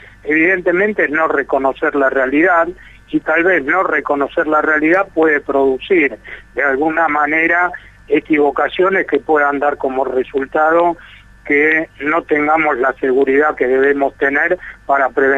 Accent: Argentina; realmente nos indignó, creo que como muchísimos argentinos

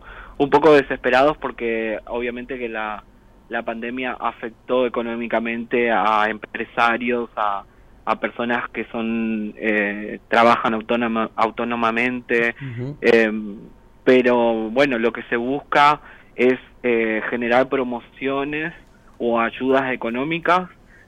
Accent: Argentina; moved away; Aunque extraño la gente de Argentina y mi tierra, digamos

